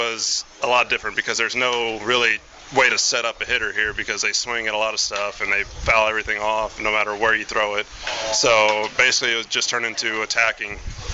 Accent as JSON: {"language": "English", "region": "Texas", "country": "United States", "tie": "born or raised there", "said": "Where I grew up in Texas, this is about spring weather for us."}